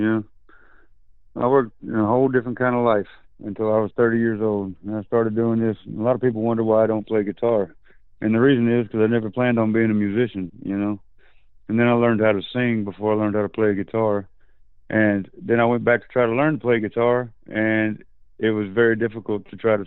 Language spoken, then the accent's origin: English; Grand Prairie, Texas, United States; also born or lived in Lubbock; From the time I was born to the time I was 20, I lived in Grand Prairie, Texas. And then I moved from Grand Prairie to Lubbock.